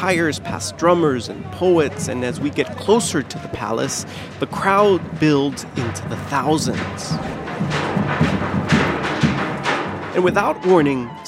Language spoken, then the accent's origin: English; United States; When they find out I'm American, they often tell me that they feel abandoned